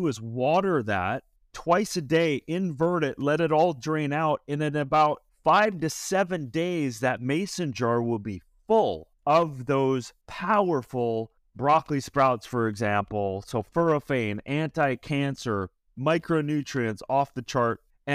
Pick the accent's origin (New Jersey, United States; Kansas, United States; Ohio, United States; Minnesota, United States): Minnesota, United States; I'm from Minnesota. I get it. It's freezing right now.